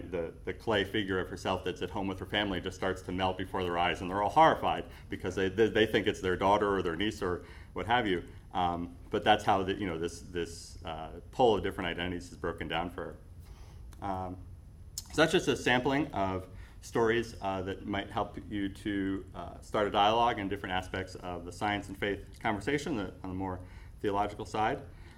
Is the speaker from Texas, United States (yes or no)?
no; New Jersey, United States; other than the fact that we're both from New Jersey, which is fun.